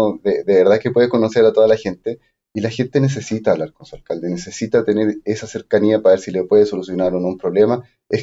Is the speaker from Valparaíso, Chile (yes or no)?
no; San Pablo, Los Lagos, Chile; San Paulino de corazón, nací en San Pablo, en la población Los Álamos, siempre lo digo. Nací en una familia, en una cuna súper humilde. Vivimos a mucho orgullo toda mi niñez en una mediagua con techo de fonola.